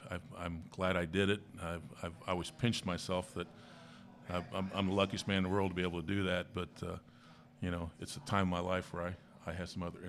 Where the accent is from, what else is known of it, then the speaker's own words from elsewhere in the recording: Irvington, United States; that was another fun part of growing up in Irvington